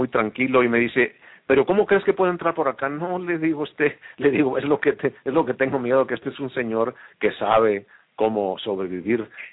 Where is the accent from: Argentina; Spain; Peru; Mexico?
Mexico; now in United States; Como mexicano te puedo decir que los mexicanos que emigramos a Estados Unidos no venimos con la intención de obtener la ciudadanía americana.